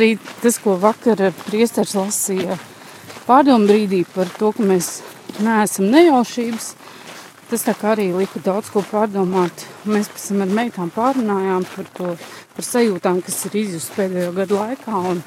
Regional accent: Valmiera, Valmiera Municipality, Latvia; no Valmieras.

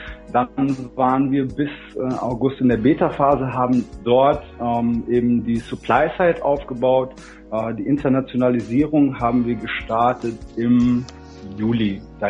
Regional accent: Frankfurt, Hesse, Germany; now in Munich, Germany; Bin ein Frankfurter Bub sozusagen ursprünglich. Bin jetzt seit über einem Jahr in München

